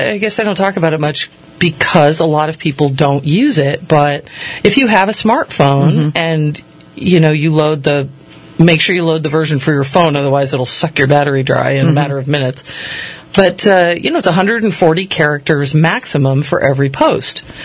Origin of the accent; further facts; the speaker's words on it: Connecticut, United States; I mean, I grew up in Connecticut. I've seen a lot of snowmen.